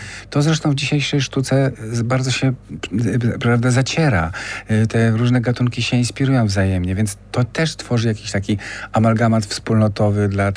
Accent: Kraków, Lesser Poland, Poland; z Nowej Huty w ogóle się wychowywałem na jednym z blokowisk i też czuję tą dzielnicę bardzo.

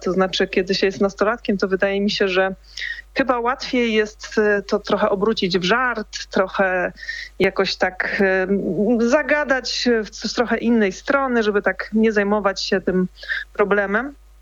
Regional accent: Dzierżoniów, Lower Silesian Voivodeship, Poland; Tak, ja jestem z Dolnego Śląska, z Dzierżoniowa. To tutaj mamy blisko granicę z Niemcami

